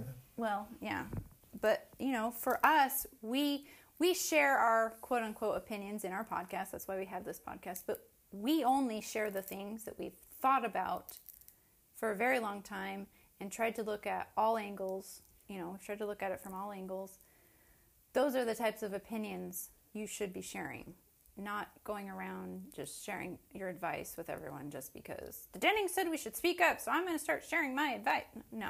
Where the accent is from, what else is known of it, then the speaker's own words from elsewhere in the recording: United States; Obviously, I am American. I was born an American. I'm grateful for my American citizenship.